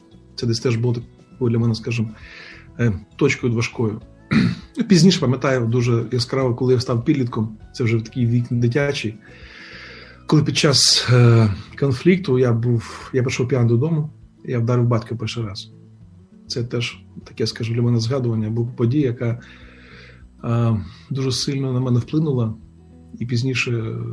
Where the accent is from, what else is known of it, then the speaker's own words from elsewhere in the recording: Thuringia, Germany; Мій батько був військовий, я виріс в Німеччині біля міста Ваймар, біля концтабору Бухенвальд. І фактично все дитинство пройшло моє на військовому полігоні.